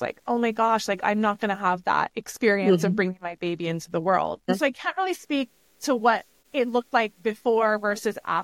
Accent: Hawaii, United States; So although I'm from Hawaii, my family is Italian.

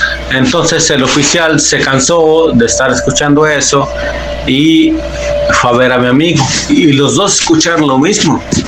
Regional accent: State of Mexico, Mexico; yo soy del Estado de México.

